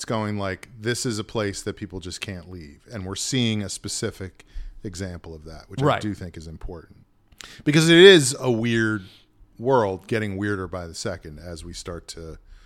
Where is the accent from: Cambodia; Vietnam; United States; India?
United States; New Rochelle, New York; Queen City of the Sound, only 45 minutes from Broadway.